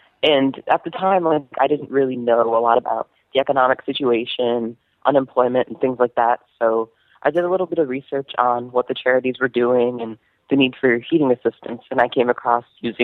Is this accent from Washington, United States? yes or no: no; Rhode Island, United States; I'm from Rhode Island.